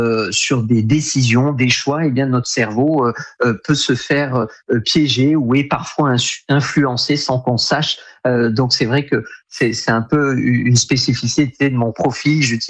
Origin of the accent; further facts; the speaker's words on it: Nouvelle-Aquitaine, France; Je suis originaire des Pyrénées-Atlantiques